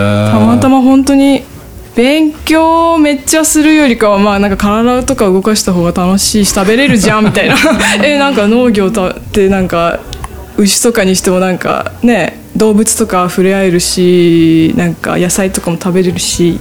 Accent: Izumo, Shimane, Japan; で私はもともと出雲が出身なので別に飯南町とはゆかりないんですけど

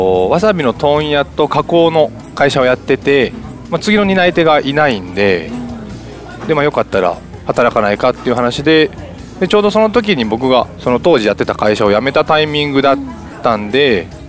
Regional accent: Kansai, Japan; やっぱり関西人、うん、ザ関西人なんで僕が、うん、なんで関西人と、まあ、こっちの人とでは空気感が違う

